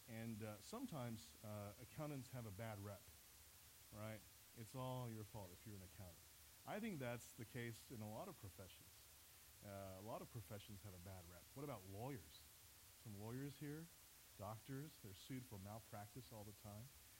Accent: Shanghai, China; now in Texas, United States; I grew up in Shanghai, China.

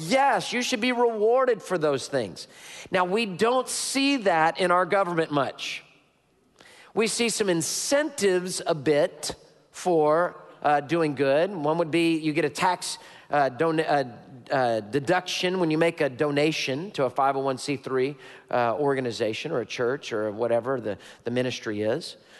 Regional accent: United States; Now, we as Americans, we believe distinctly in the delegation of power.

